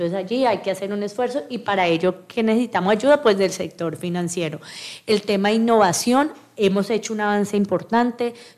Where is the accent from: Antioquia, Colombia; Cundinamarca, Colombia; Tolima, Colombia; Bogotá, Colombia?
Tolima, Colombia; Pero nosotros somos más grandes, somos más tolimenses